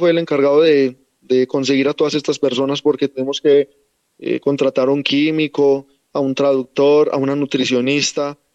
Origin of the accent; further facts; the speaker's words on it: Colombia; la carne la consumí pues en mi país, Colombia